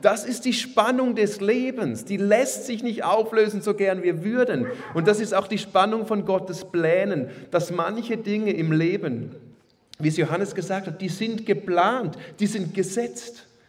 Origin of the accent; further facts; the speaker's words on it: Switzerland; weil wir sind Schweizer